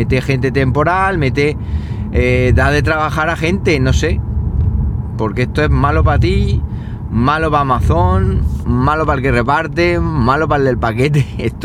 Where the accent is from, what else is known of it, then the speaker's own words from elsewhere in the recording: Linares, Andalusia, Spain; me trasladen a Linares, porque obviamente mi deseo es volver a mi tierra a trabajar ahí, es decir, a estar lo más cerquita posible de casa.